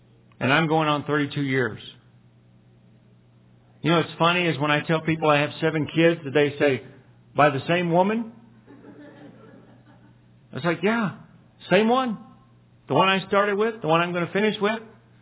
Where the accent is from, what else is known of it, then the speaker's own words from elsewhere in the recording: Texas, United States; I'm dumb. I'm from Texas.